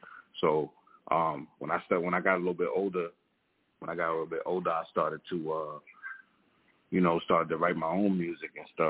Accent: New York, United States; Well, I was born upstate New York, and I was raised in Long Island.

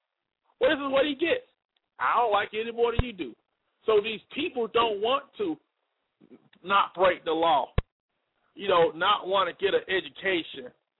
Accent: Montgomery, Alabama, United States; Like my hometown, Montgomery, Alabama, only a couple hundred thousand people in that town.

